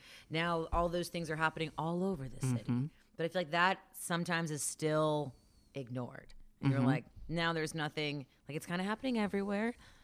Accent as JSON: {"language": "English", "region": "Ohio", "country": "United States", "said": "And, I'm from the West Side, suburbs of the mm-hmm, West Side."}